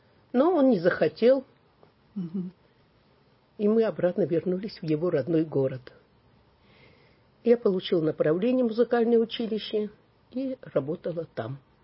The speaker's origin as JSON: {"language": "Russian", "region": "Nagorno-Karabakh", "country": "Azerbaijan", "said": "Мы учились в Ереване. Я приехала из Нагорного Карабаха."}